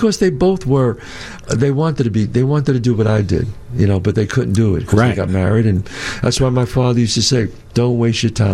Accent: Bronx, New York, United States; I grew up in the Bronx.

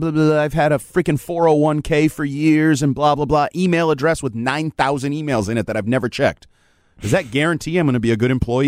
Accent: Dominican Republic; Now, I'm from the Dominican now.

